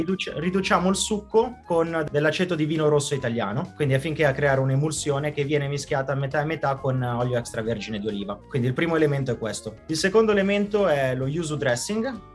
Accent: Varese, Lombardy, Italy; now in Australia; Io arrivo da Varese, ho sempre voluto fare cuoco.

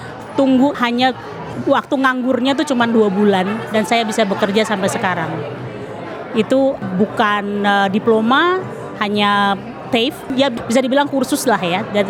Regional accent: Jakarta, Indonesia; kalau orang Ambon kayaknya cuma saya ya. Saya aja besarnya di Jakarta, jadi kalau dibilang orang Ambon juga masih lebih ke Jakartanya lah gitu.

